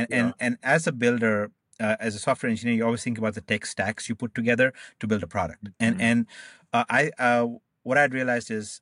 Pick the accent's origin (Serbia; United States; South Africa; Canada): Canada; moved away; I'm Canadian, so I just moved recently.